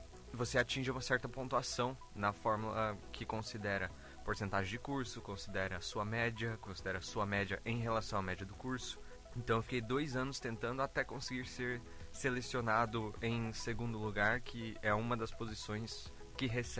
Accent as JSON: {"language": "Portuguese", "country": "Brazil", "said": "Quando eu menciono que sou do Brasil, o pessoal já abre os braços"}